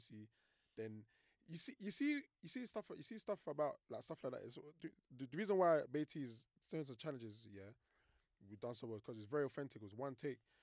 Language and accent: English; London, United Kingdom; So I'm from East London